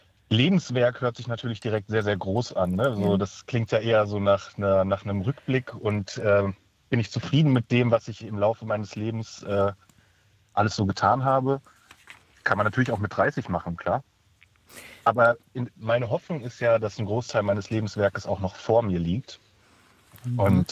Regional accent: western Germany, Germany; now in Dresden, Germany; Naja, also ich bin ja aus Dresden, beziehungsweise ich lebe in Dresden, komme ursprünglich auch aus dem Westen.

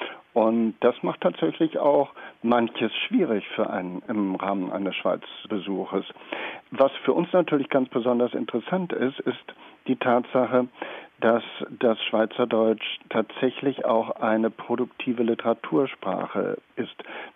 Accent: Berlin, Germany; als Berliner

